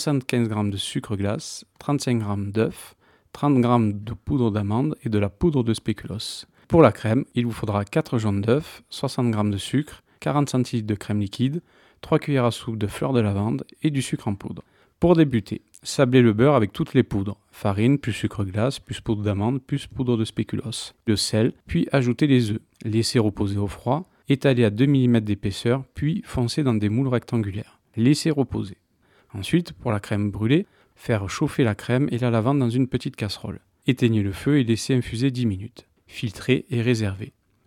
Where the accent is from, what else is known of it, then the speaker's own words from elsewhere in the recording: Provence-Alpes-Côte d'Azur, France; Début août, chez nous, en Provence, c'est le mois de la lavande.